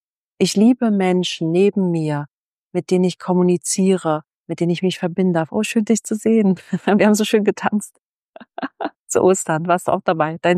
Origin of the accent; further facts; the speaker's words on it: Berlin, Germany; Ich bin ja in Berlin, in der Großstadt groß geworden.